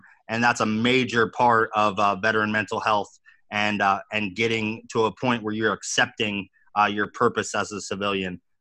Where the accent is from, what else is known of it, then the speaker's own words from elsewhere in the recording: Pennsylvania, United States; moving back to my hometown in Northeast Pennsylvania